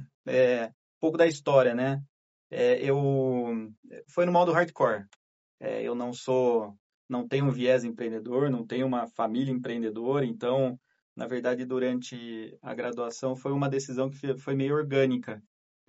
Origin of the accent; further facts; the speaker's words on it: Limeira, São Paulo, Brazil; now in Campinas, Brazil; eu mudei, vim morar em Campinas, sou de Limeira